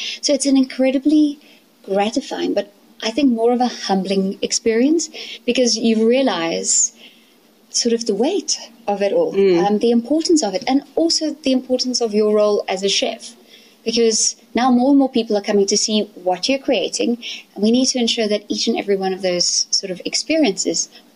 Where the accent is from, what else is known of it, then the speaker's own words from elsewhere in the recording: Elandsfontein, South Africa; also born or lived in London; I grew up here in Elandsfontein on the farm. And after working in London a bit, I came back